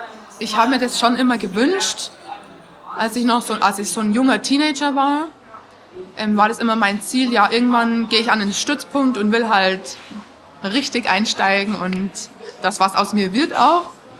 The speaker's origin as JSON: {"language": "German", "town": "Rosenheim", "region": "Bavaria", "country": "Germany", "said": "Ja, und ich war aus Rosenheim und war dann eben alleine"}